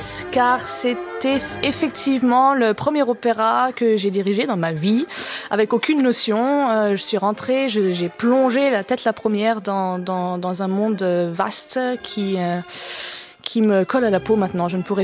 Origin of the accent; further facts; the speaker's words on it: France; moved away; Mais j'ai quitté la France relativement jeune